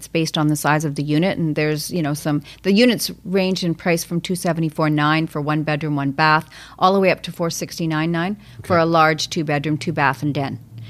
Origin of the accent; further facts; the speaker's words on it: Calgary, Alberta, Canada; now in Vancouver, Canada; I came from Calgary. I came out here, and it happened to be sunny weather for 10 days